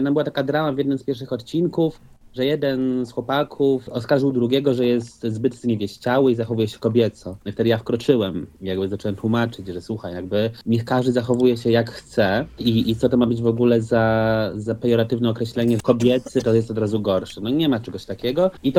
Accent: Warsaw, Masovian Voivodeship, Poland; no bo tutaj jesteśmy obaj z Warszawy

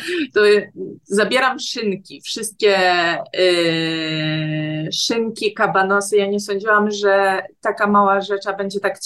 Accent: Warsaw, Masovian Voivodeship, Poland; szczególnie, że jestem z Warszawy i ja nie lubię aż tak bardzo dużych miast.

